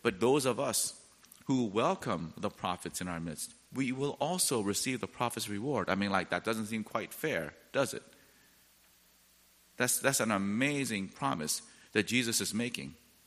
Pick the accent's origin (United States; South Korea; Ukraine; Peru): South Korea; when I think about those early missionaries in my home country of Korea